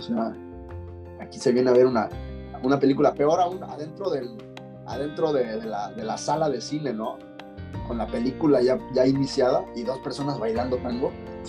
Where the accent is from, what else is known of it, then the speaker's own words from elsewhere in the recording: Cabo San Lucas, Baja California Sur, Mexico; yo, pues ya les dije, soy de Cabo